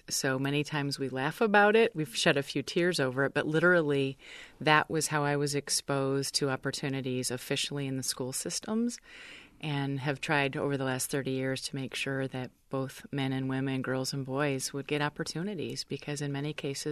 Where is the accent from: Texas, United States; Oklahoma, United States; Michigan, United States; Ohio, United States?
Ohio, United States; Bowling Green; just growing up in Bowling Green, Ohio, really swimming, a swim club was my first opportunity at organized sport